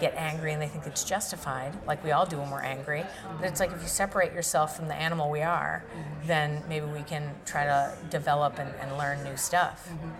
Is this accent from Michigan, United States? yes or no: no; Boston, Massachusetts, United States; now in Texas, United States; Like, I'm from Boston, so I'm a little rougher.